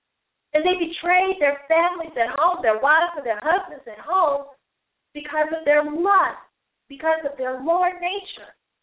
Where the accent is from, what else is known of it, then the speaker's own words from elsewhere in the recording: the South, United States; You know, I'm from the South, so we roll our words towards the kids.